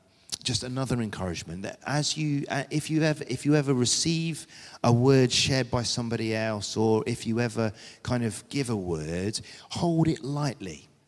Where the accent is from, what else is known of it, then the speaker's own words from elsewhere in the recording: United Kingdom; I'm very British.